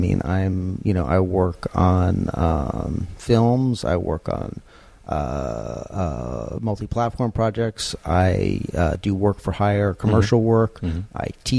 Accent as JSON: {"language": "English", "town": "Cambridge", "region": "Massachusetts", "country": "United States", "tie": "born or raised there", "said": "I grew up in Cambridge, Massachusetts."}